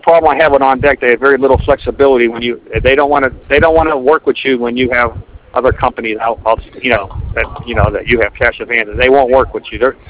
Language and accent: English; Clairton, Pennsylvania, United States; We're calling the south, and we're right by, I'm from Clareton, Pennsylvania, where the Clareton Mill is, like the U.S. Steel.